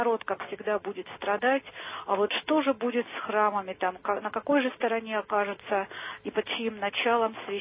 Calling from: Moscow, Russia; я из Москвы звоню.

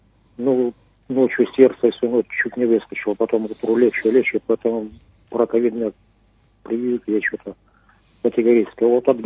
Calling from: Voronezh, Voronezh Oblast, Russia

